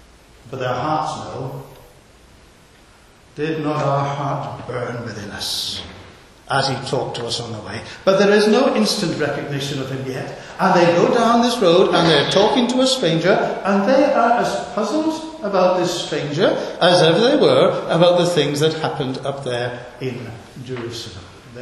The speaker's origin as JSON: {"language": "English", "region": "Wales", "country": "United Kingdom", "said": "Now, I'm a Welshman."}